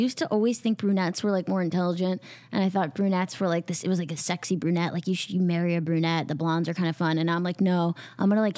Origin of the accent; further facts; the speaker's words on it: New York City, New York, United States; born there; Actually, yeah. Both started in New York, believe it or not. I was born in Manhattan.